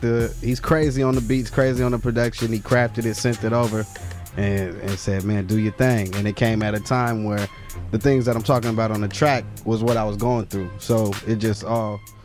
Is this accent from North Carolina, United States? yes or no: no; California, United States; because I'm from the Bay Area, so we had the locals like … you know, all of them.